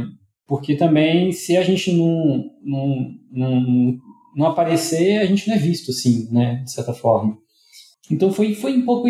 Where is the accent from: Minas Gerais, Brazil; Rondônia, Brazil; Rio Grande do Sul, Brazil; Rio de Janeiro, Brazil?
Minas Gerais, Brazil; Belo Horizonte; eu sou de Belo Horizonte.